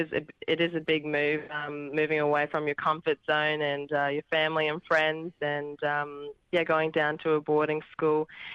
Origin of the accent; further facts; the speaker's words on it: Darwin, Northern Territory, Australia; So I grew up in Darwin, in the Northern Territory, for 15 years, and I went to primary school and high school in Darwin, and my family and I, we would come down to Queensland